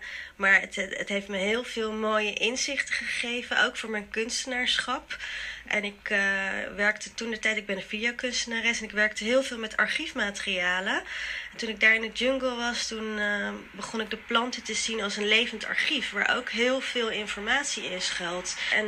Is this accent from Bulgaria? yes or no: no; The Hague, South Holland, Netherlands; ik kom uit Den Haag